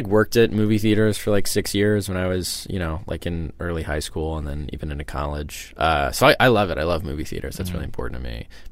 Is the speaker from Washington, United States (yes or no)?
no; Pennsylvania, United States; I'm from central Pennsylvania.